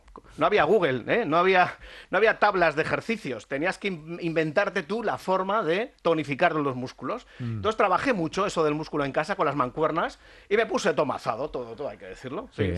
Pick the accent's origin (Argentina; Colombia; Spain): Spain; Lezama, Basque Country; Yo soy de Lezama.